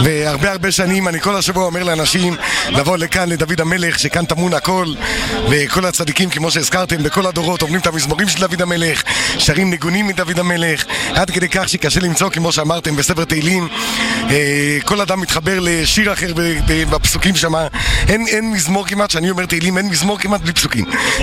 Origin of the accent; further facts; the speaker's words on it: Jerusalem, Jerusalem District, Israel; אני מירושלים.